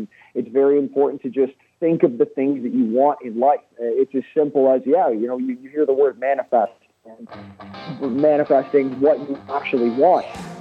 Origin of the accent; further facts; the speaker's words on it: Canada; growing up in Canada. Drinking was kind of inherent to our culture.